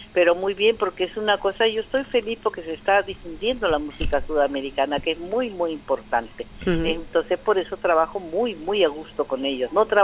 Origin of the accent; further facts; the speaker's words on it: Peru; now in Spain; siendo tanto embajadora de mi país, de Perú, yo llevo ya muchos años aquí en España, más que en mi tierra